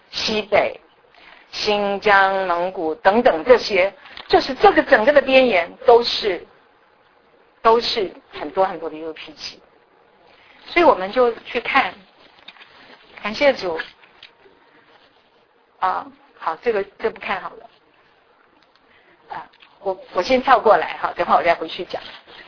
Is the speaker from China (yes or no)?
no; Taiwan; 就好像我们在我们从台湾来的知道